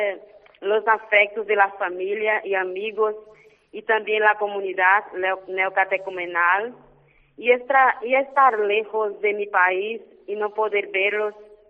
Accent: Brazil; Spanish is a second language; Sí, soy de Brasil.

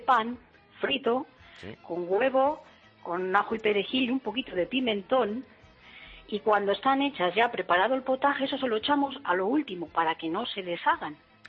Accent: Osa de Montiel, Castilla-La Mancha, Spain; now in Andorra; yo soy de allí, soy de Osa de Montiel, de Albacete.

